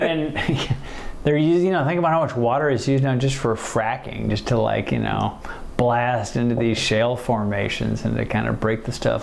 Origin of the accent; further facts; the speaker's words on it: Midwest, United States; I mean, where I grew up in the Midwest, water is treated almost like a waste product.